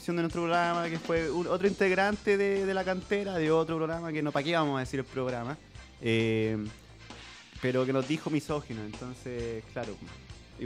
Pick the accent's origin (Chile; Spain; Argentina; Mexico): Chile; que no sería K-pop porque somos chilenos